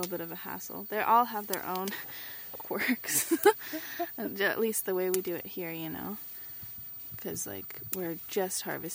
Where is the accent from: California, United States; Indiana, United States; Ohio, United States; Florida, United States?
California, United States; seeing as though I grew up in the Bay Area.